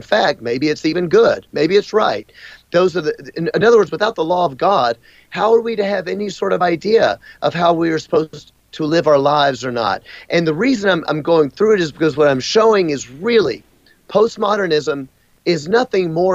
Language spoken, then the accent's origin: English; United States; I didn't even have the brain power to understand a statement like that because I was raised in America.